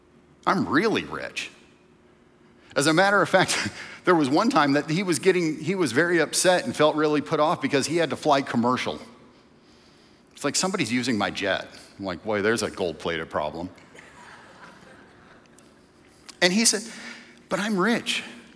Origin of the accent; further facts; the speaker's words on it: Detroit, Michigan, United States; When I grew up in Detroit, and I was in high school in the early 80s